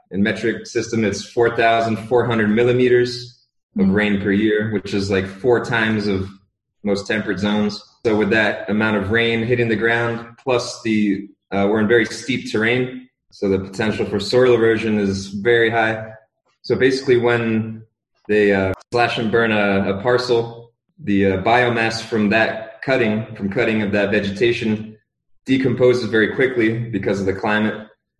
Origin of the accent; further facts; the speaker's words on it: New Jersey, United States; moved away as an adult; now in Guatemala; So, hello … I'm from New Jersey, USA, but I live here in Guatemala the past 3 years.